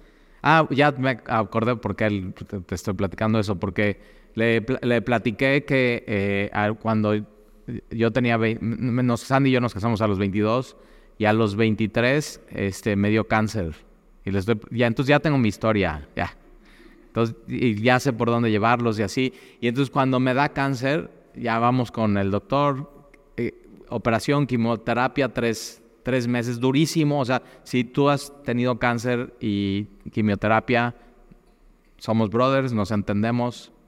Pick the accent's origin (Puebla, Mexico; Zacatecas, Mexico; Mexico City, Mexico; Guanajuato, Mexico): Mexico City, Mexico; born there; also born or lived in Cuernavaca; now in Veracruz, Mexico; Me encanta vivir en Veracruz porque nací en Ciudad de México y viví muchos años en Cuernavaca.